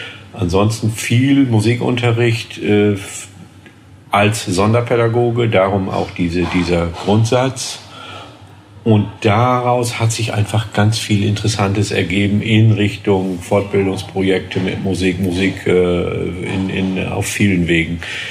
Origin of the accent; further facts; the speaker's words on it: Norden, Lower Saxony, Germany; Ich komme aus Ostfriesland, aus der Stadt Norden, die auch gleichzeitig eine Himmelsrichtung ist.